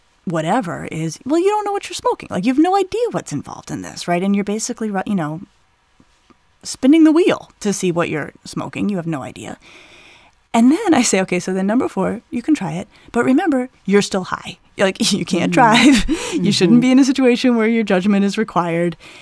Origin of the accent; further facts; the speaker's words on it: Colorado, United States; I grew up in Colorado in the 80s, where even then, I think there was a more casual view about marijuana.